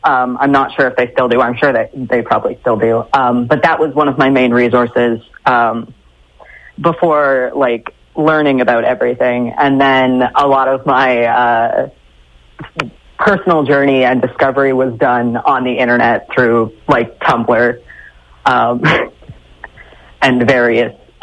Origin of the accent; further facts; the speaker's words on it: Woodstock, United States; So, yes, I grew up in Woodstock. I've lived here my whole life. I'm 22 now.